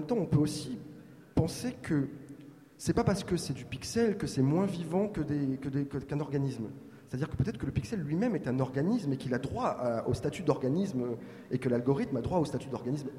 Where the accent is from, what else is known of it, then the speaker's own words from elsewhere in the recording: Marseille, Provence-Alpes-Côte d'Azur, France; je suis marseillais